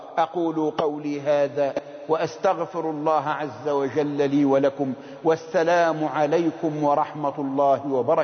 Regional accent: Egypt; بلدنا مصر

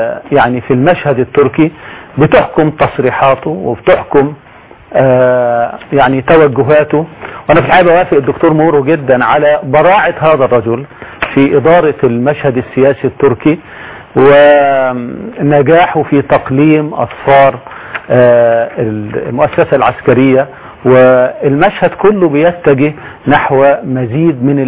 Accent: Egypt; موجودة في نفوسنا كمصريين وكعرب

